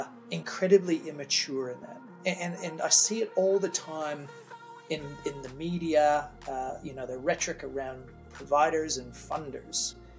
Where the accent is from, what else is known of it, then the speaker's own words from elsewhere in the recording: New Zealand; also born or lived in Canada; I was born in Canada, raised in New Zealand. You know, we came to New Zealand in 1990. We're supposed to be here for a year, and you know, many decades on, still well and truly a Kiwi.